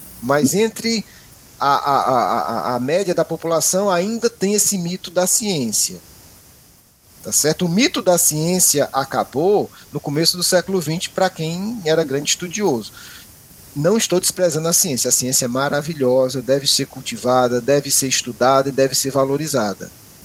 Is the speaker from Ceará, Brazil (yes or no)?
yes; Ceará, Brazil; Eu sou do Ceará, a gente gosta de carneiro